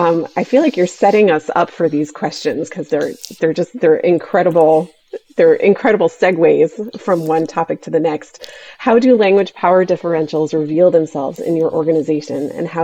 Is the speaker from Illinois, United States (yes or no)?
no; Connecticut, United States; born there; And interestingly, I was born in Connecticut, but my whole family is actually from Indiana